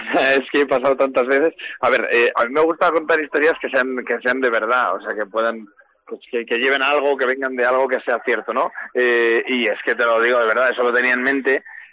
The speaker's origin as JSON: {"language": "Spanish", "region": "Castile", "country": "Spain", "said": "yo soy muy de mi tierra, de Castilla, yo he pasado mucho tiempo en Segovia, he comido mucho y he vivido mucho por allí"}